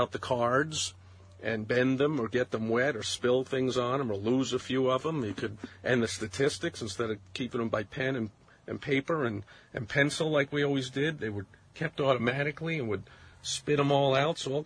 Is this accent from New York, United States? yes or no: yes; New York, United States; also born or lived in Boston / Chicago; For growing up in New York, spent the first 18 years of my life in New York, and then the next 17 years in Boston, then traveled all around, spent 15 years in Chicago.